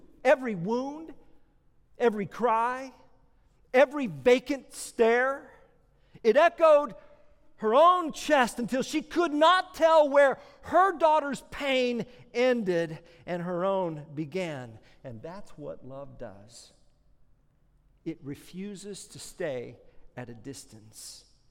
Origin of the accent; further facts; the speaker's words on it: United States; First of all, I'm an American. And as an American, and maybe some of you fellow Americans, we're allergic to silence, right?